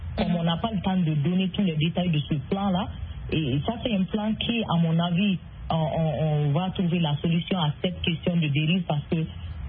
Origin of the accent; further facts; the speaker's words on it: Kouryanzi, Central Mali, Mali; je suis peul et je viens de cette région, je viens de Kouryanzi.